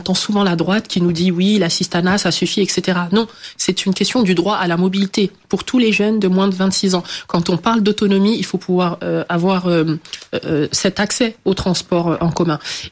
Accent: Champigny-sur-Marne, Île-de-France, France; mon enfance à Champigny. C'est une enfance où on a eu accès à beaucoup d'activités.

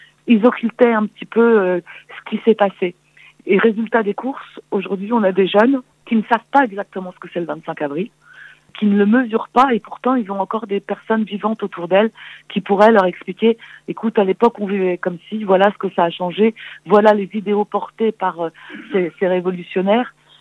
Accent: France; même si je suis d'une mère française et que j'ai grandi en France

